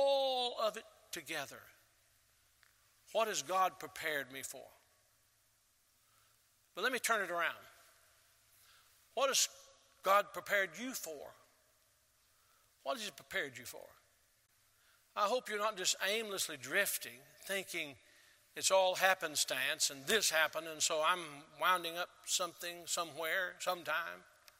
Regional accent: Tennessee, United States; also born or lived in Selma, Alabama; I was born in Selma, Alabama on a Sunday morning long ago. I got to Tennessee as quickly as I could, but I grew up not far from here.

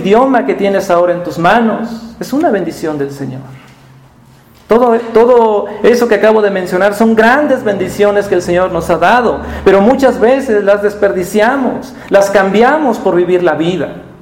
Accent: Tehuacán, Puebla, Mexico; Tehuacán, de donde yo vengo, es muy conocido por eso.

